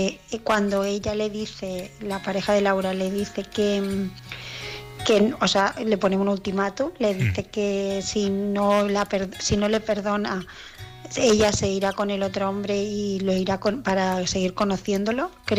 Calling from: Barcelona, Catalonia, Spain; de Barcelona

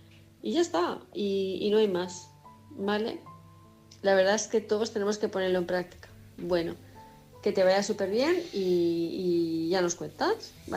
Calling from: Palma de Mallorca, Balearic Islands, Spain; de Palma de Mallorca.

